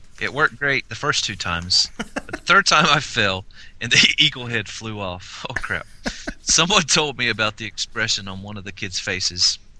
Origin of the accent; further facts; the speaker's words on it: Colorado, United States; born there; I was born in Colorado. That's why I want to read your story.